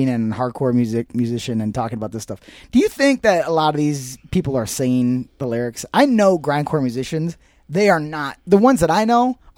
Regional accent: Ohio, United States; And El Paso and in my home state of Ohio, in Dayton, Ohio.

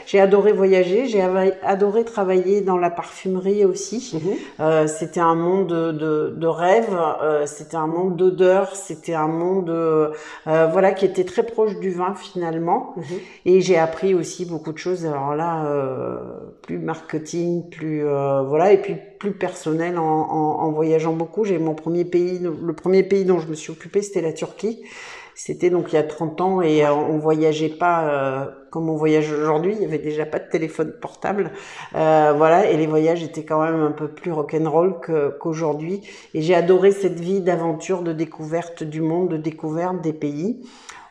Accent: Limoux, Occitanie, France; also born or lived in Paris; Je suis née à Limoux, j'ai vécu, j'ai fait mes études primaires et secondaires à Limoux.

